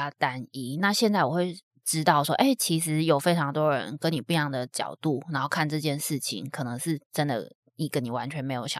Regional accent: Taiwan; 你怎么样看你自己身为亚洲人或怎么样身为台湾人的这个角，甚至身为女性的这个角色这样。

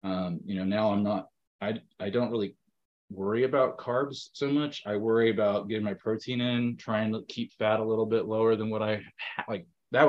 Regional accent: Texas, United States; I mean, I'm from Texas, and it was still, you know, very hot.

